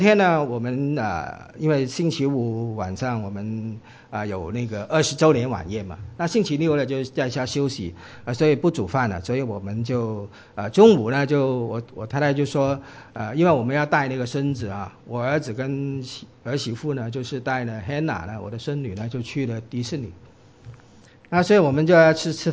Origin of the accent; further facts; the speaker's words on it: Guangdong, China; 那个时候呢，我们都是广东人了，